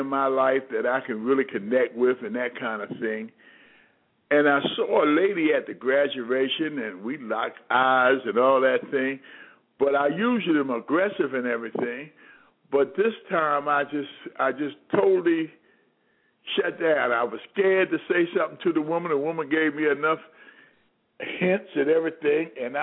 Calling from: Baltimore, Maryland, United States; Baltimore, Maryland.

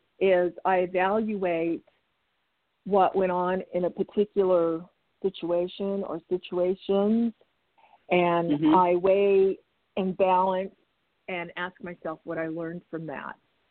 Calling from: Arizona, United States

